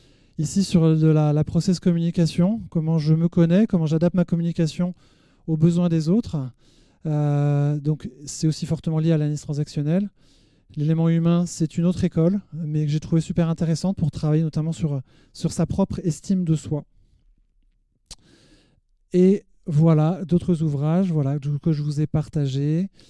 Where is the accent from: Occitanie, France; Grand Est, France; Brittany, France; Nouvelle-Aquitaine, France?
Brittany, France; Rennes; Donc moi je viens de Rennes